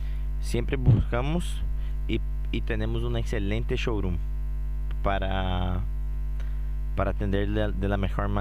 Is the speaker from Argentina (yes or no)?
no; Brazil; Spanish is a second language; Para los que no saben, soy brasileño y estábamos muy acostumbrados al comercio de Ciudad del Este, donde trabajábamos netamente con brasileños.